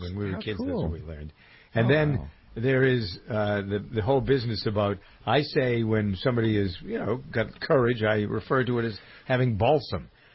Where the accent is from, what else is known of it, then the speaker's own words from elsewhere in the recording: Massachusetts, United States; In my hometown in Massachusetts, they shut down schools till Monday.